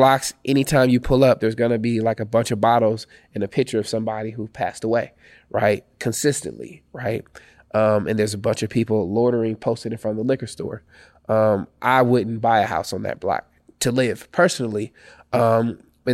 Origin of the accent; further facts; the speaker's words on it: Oakland, California, United States; even though I'm from Oakland, I'm from East Oakland, grew up in low-income housing, I came back